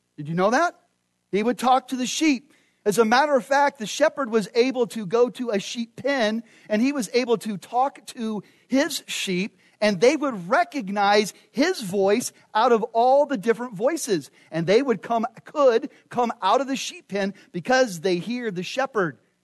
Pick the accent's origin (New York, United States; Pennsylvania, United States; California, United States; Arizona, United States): Arizona, United States; Phoenix; You think of where I grew up in Phoenix, or think of other big cities.